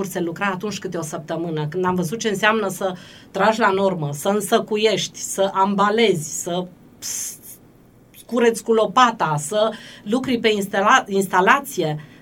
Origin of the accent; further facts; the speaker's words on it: Ocna Mureș, Alba County, Romania; M-am născut în Ocna Mureș, am crescut în Ocna Mureș, m-am format ca om în Ocna Mureș.